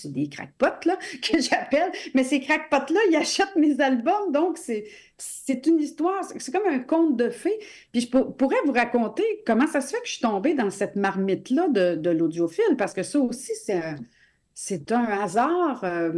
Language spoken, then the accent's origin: French; United States; first language English; French is a second language; also born or lived in Eastern Townships; j'ai écrit un album en anglais parce que moi, c'est ma langue. Mon père, j'ai grandi beaucoup aux États-Unis, puis tout ça, puis on parle anglais chez nous, puis tout ça. J'habitais des cantons de l'Est.